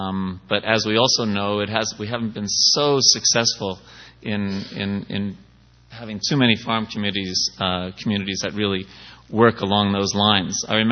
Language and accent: English; New York City, New York, United States; I wouldn't know. I'm from New York City.